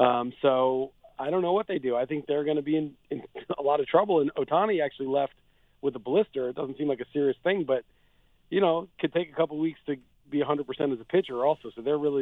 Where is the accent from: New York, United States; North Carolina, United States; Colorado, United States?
New York, United States; also born or lived in Los Angeles; because I'm a New Yorker. You know, I lived in L.A. a long time